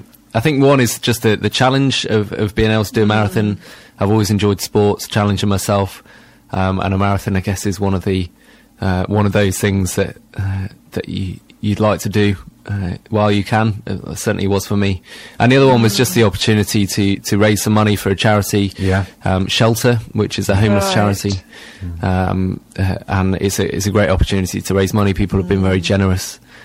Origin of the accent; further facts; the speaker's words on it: Bournemouth, South West England, United Kingdom; My dad's a vicar and he took up a new post in Bournemouth, which was great. It was great growing up in Bournemouth. It's a lovely place.